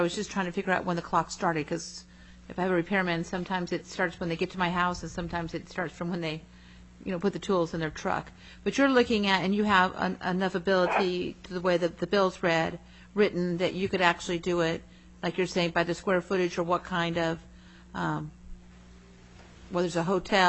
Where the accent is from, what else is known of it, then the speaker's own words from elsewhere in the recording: Fairbanks, Alaska, United States; not to pick on Nome, but since I'm from Fairbanks and he's from Nome, they don't get the charge